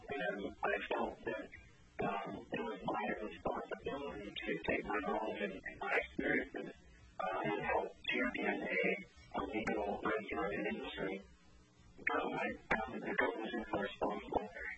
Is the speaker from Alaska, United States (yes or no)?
yes; Fairbanks, Alaska, United States; I was born here in Fairbanks, Alaska, at Fairbanks Memorial Hospital. I lived in Alaska most of my life